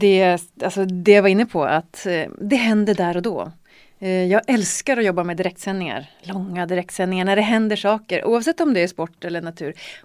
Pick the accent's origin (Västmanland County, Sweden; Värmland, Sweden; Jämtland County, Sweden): Jämtland County, Sweden; Brunflo; Jag är från Brunflo i början. Jag är fortfarande från Brunflo. Men jag är från Brunflo och uppväxt med skidor och snö.